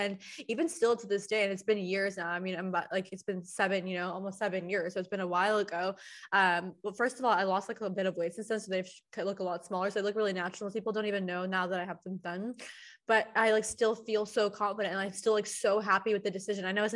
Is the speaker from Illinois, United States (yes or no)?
yes; Chicago, Illinois, United States; moved away as an adult; now in Los Angeles, United States; I grew up in Chicago, being like 16 and being like, mom, dad, like when I moved to LA at 18, like I'm getting a boob job.